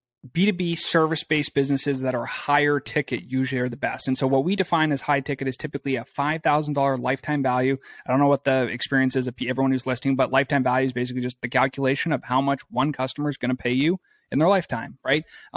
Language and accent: English; Canada; moved away as an adult; now in United States; I grew up in Canada, moved to the U.S. to do the doctorate of chiropractic and practiced for a couple of years.